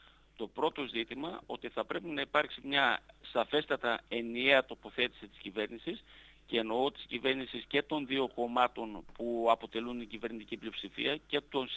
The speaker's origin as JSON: {"language": "Greek", "region": "Macedonia", "country": "Greece", "said": "εγώ ως Μακεδόνας"}